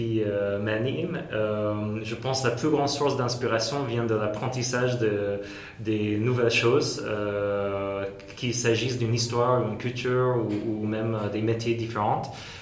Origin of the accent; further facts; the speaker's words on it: Los Angeles, California, United States; moved away as an adult; J'ai une double nationalité, américaine-hongroise, et je suis né à Los Angeles, où j'ai grandi et terminé mes études d'architecture, et aussi travaillé quelques années avant de déménager en Europe.